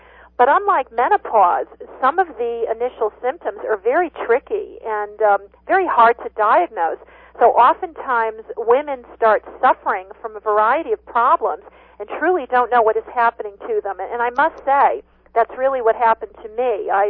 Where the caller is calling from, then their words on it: Bozeman, Montana, United States; We're speaking from Bozeman, Montana